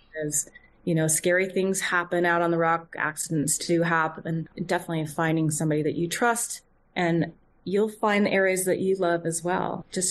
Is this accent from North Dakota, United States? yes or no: no; Salt Lake City, Utah, United States; I'm from Salt Lake, so that's where I really started to climb was in Salt Lake.